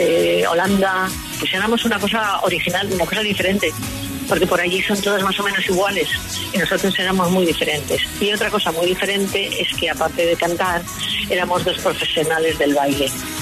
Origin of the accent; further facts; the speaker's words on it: Spain; En alemán no íbamos a cantar, porque somos españolas